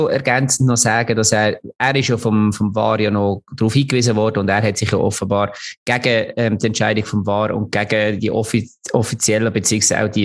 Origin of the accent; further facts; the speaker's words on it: Lucerne, Switzerland; Obwohl man als Luzerner natürlich nicht ganz unglücklich war